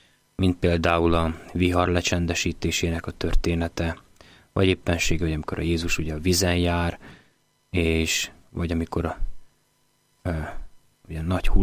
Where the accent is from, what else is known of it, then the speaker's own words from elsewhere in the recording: Komárom, Komárom-Esztergom, Hungary; és én pedig egy komáromi gyerek vagyok, aki a csapvízen nőtt